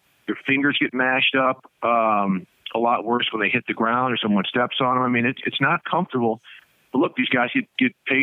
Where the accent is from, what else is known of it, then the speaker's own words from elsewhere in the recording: Minnesota, United States; So I've got a lot of good memories growing up on Xerxes Avenue over there right by the Worth Golf Course.